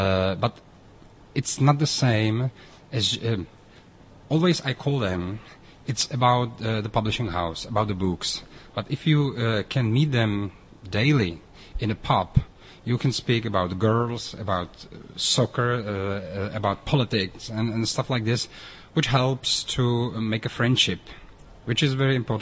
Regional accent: Brno, South Moravian Region, Czechia; I'm citizen of Brno. It's my hometown, and I like the town, the city, and I know a lot of very interesting people living here and writing here.

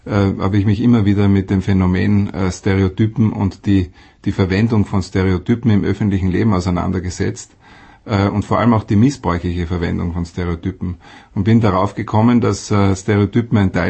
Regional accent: Austria; Und wir natürlich können hier als Österreicher nicht nur in Prag arbeiten

